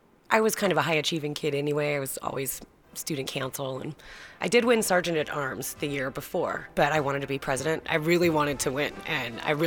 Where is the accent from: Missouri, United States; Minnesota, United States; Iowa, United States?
Missouri, United States; Kansas City; I'm from Kansas City, Missouri.